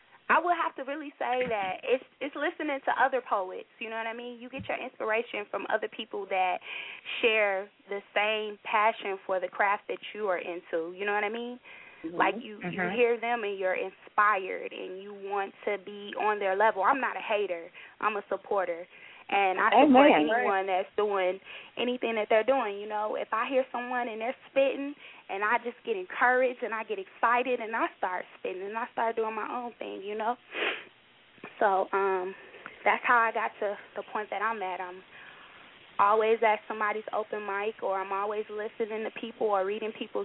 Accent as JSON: {"language": "English", "town": "Chicago", "region": "Illinois", "country": "United States", "said": "Well, I'm 22 years old. I'm from Chicago, Illinois. I've been writing since I was 7 years old."}